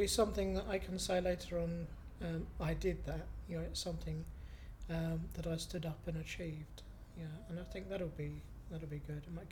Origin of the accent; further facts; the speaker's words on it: Sittingbourne, South East England, United Kingdom; also born or lived in Isle of Sheppey; I was born on the Isle of Sheppey, which is right next to Sittingbourne. Escaped from there pretty quickly to Sittingbourne, and I was brought up in Sittingbourne by my mum and dad.